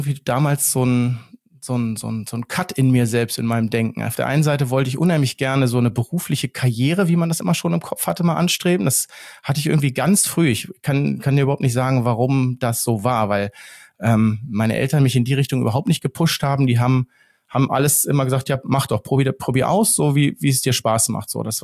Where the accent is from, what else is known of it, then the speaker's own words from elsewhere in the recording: Lower Saxony, Germany; ich wohne ja hier an so einem See, wo ich auch aufgewachsen bin am Steinhuder Meer